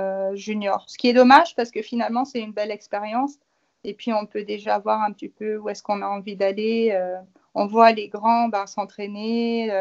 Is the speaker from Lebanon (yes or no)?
no; Luxembourg; je suis du Luxembourg.